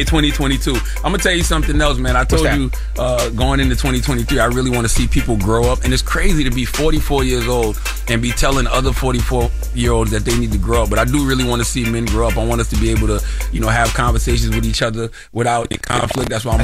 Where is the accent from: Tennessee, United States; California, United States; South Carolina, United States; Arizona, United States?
South Carolina, United States; Moncks Corner; born or raised there